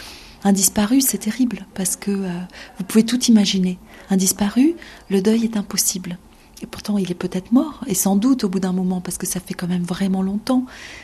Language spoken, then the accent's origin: French; Lebanon; accent: French; C'est difficile de reprendre contact avec l'enfant libanais qu'on était. Vous l'entendez même dans ma voix, je pense. C'est-à-dire que j'ai un accent à peu près français.